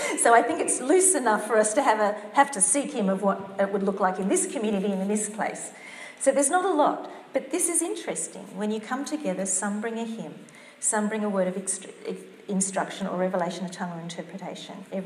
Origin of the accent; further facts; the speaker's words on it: Australia; But we're shy. We're Australian.